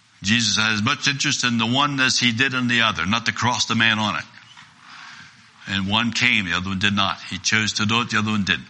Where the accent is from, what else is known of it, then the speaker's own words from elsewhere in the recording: United States; born there; I was born in the United States.